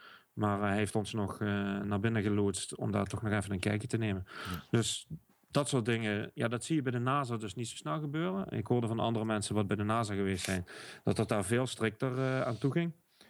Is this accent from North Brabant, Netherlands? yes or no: no; Limburg, Netherlands; Ik ben echt Limburgers, hè, reserve-Belgen.